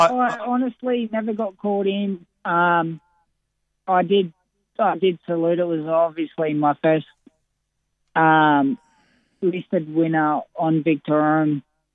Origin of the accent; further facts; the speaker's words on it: Grafton, New South Wales, Australia; now in Port Macquarie, Australia; Grafton's my hometown. I love getting back there every year. Obviously, I live in Port Macquarie now, but you cannot beat the Grafton Carnival, obviously.